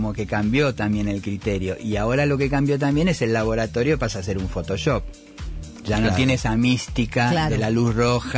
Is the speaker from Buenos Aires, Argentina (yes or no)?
yes; Caballito, Buenos Aires, Argentina; yo nací en Caballito, al lado de la cancha, y hice toda mi infancia y adolescencia en Ferro